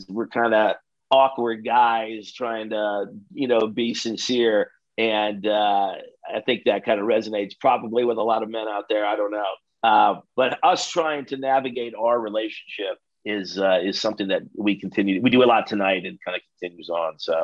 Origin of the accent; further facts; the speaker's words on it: Midwest, United States; I'm really glad that I grew up in the Midwest first of all, I'm glad that I grew up in the Midwest